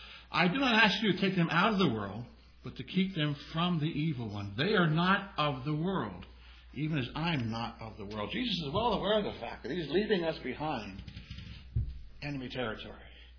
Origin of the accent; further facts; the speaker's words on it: United States; I'm an American. I love this country.